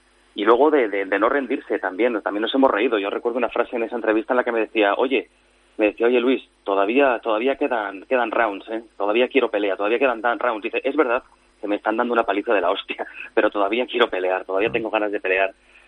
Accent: Spain; de nosotros como país, como españoles

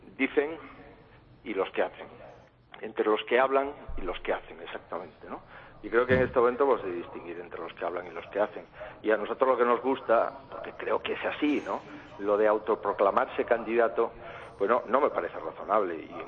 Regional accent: Galicia, Spain; porque soy gallego y en consecuencia soy español, ¿no?

